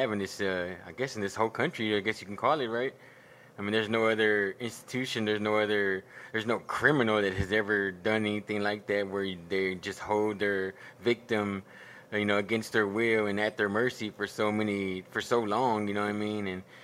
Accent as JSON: {"language": "English", "town": "Corpus Christi", "region": "Texas", "country": "United States", "tie": "born or raised there", "also_born_or_lived": "Houston", "said": "I'm from Corpus Christi, Texas."}